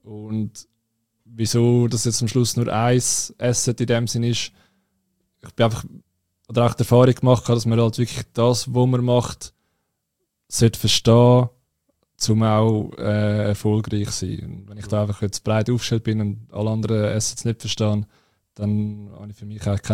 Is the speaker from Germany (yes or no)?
no; Zurich, Switzerland; ich komme aus dem Zürcher Unterland.